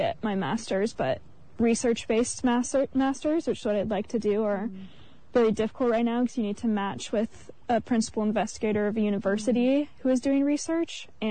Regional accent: Colorado, United States; growing up in Colorado is 100% landlocked.

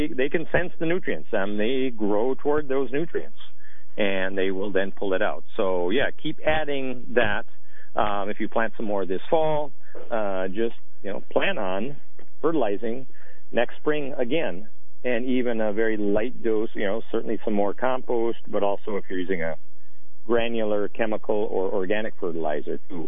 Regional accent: Midwest, United States; I grew up in the Midwest where there's moderately fertile soils.

